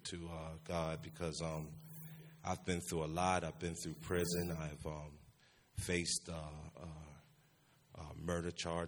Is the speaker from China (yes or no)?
no; Baltimore, Maryland, United States; I'm 45 years old. I'm from Baltimore City, and I'm the youngest out of six.